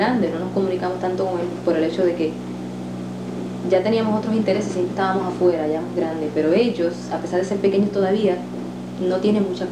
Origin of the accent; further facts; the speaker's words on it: Puerto Rico; moved away; Cuando vinimos de Puerto Rico, nosotros abandonamos todo, mi mamá dejó todo ahí en Puerto Rico porque pensaba que iban a regresar